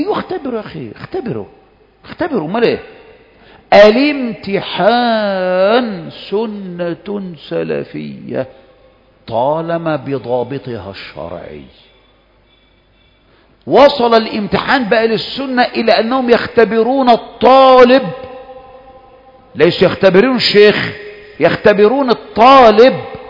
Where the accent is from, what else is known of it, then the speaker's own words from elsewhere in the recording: Egypt; احنا من اهل مصر وتعرف الفتن الكثيره في مصر الان